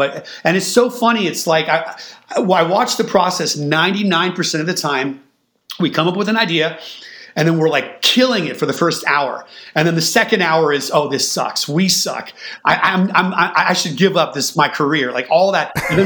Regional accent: California, United States; growing up in the Bay Area, when I first heard … man, I was like, this shit is fucking mind melting.

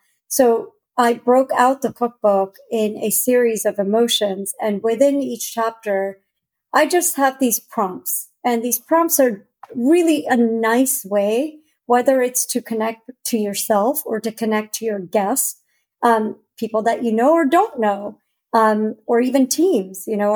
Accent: India; I grew up in India, so we lived in a multi-generational household, 3 stories, and all the families lived together, eat together.

